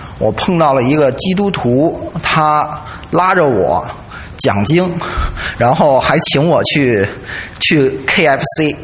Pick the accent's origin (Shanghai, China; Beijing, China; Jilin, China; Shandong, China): Beijing, China; 我来自北京。